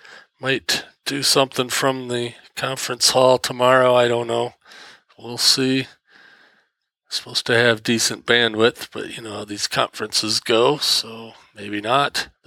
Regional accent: Michigan, United States; Interesting that the first conference I go to as a full-time employee is right here in my home state.

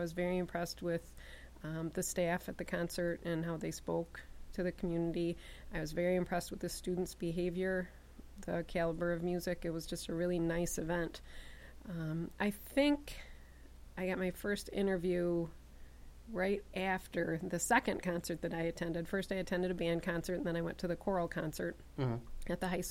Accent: Henrietta, New York, United States; I grew up in Henrietta.

